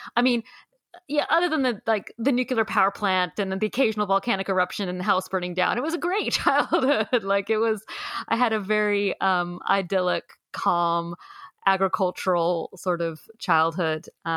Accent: West Richland, Washington, United States; I grew up in a place called West Richland.

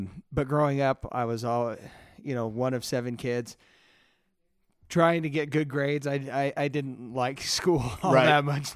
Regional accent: Utah, United States; being born and raised in Utah, I'm Mormon.

